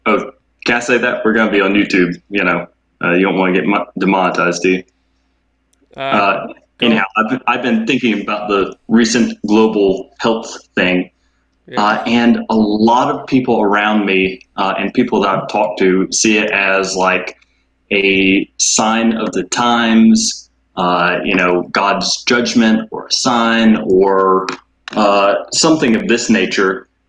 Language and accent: English; Alabama, United States; I'm 24. I was raised in Alabama as a very conservative Baptist Christian